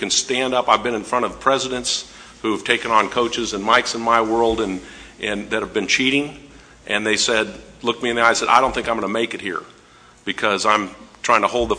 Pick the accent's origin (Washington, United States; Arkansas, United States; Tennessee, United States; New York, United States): Washington, United States; Seattle versus Pullman, you know, in my home state.